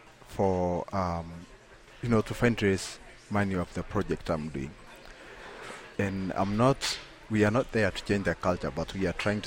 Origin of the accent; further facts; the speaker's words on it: Majimoto, Narok County, Kenya; English is a second language; I come from Kenya. … I live west of Kenya. I live a place called Loita Plain, and the name of the village is Majimoto. and the life of the Maasai community is still very, very, we still live in the tradition culture.